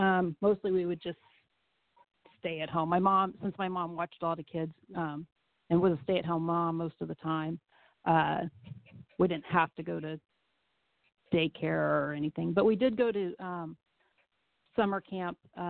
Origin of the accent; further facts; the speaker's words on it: Corpus Christi, Texas, United States; now in Central Texas, United States; I grew up in Corpus and graduated from here, got my undergraduate degree from here, and now live in the Central Texas area.